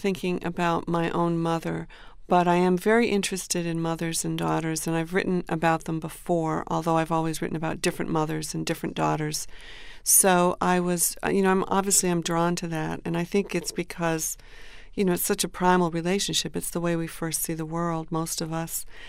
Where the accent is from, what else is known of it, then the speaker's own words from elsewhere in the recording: Durham, New Hampshire, United States; Yes, I grew up in Durham, New Hampshire. My parents were both professors at the university.